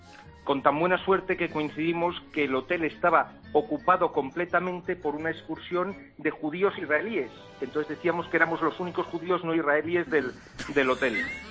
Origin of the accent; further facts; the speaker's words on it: Frómista, Castile and León, Spain; Nosotros somos de Fromista y en Fromista se nos conoce como los judíos. Es el gentilicio por el que se nos conoce a los de Fromista.